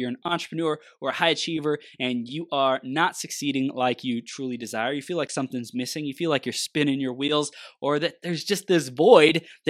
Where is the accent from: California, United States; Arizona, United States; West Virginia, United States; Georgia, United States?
California, United States; I grew up in SoCal, so I was like around a bunch of Mexicans